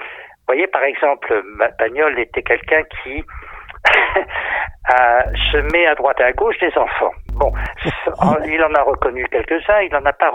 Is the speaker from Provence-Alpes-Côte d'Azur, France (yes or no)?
yes; Saint-Raphaël, Provence-Alpes-Côte d'Azur, France; Ah ben, dès 14 ans, oui, j'étais de Saint-Raphaël et il y avait une école de musique où il y avait un très bon professeur qui donnait des cours de théâtre.